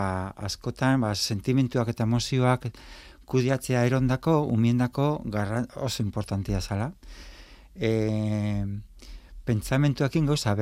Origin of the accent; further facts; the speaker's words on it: Antzuola, Basque Country, Spain; Antzuolan jaio, Antzuolan bizi